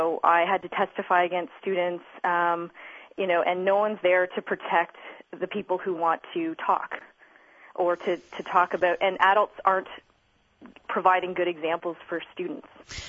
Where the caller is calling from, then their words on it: Ontario, Canada; I'm actually calling from outside of Toronto.